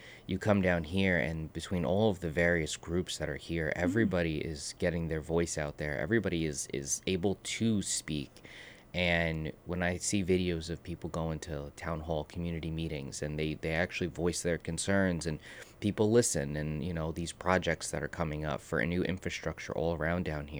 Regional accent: Ridgewood, New Jersey, United States; I grew up in Ridgewood, New Jersey, in Bergen County. So I went through all of the public schooling there

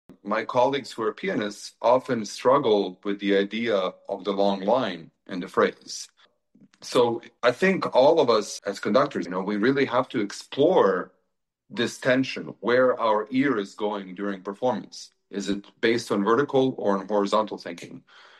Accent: Seattle, Washington, United States; also born or lived in Belgrade, Serbia; now in Asheville, United States; Originally, I come from Belgrade, Serbia, by the way of Seattle, Washington, where I grew up.

